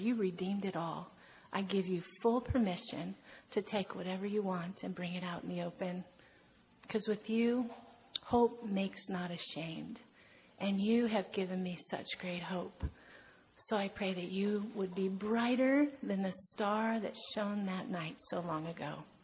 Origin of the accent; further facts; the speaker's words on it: Kentucky, United States; accent: Southern; being from the South, born and raised in Kentucky, I do have another accent that if anybody here is from the South and I hear you, I will slip right into it